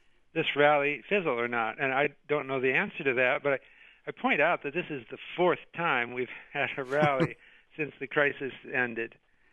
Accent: Detroit, Michigan, United States; I grew up in Detroit, by the way. I'm rooting for Detroit.

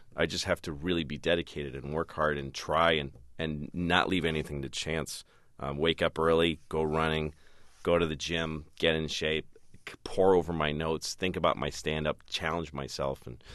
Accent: Newton, Massachusetts, United States; born or raised there

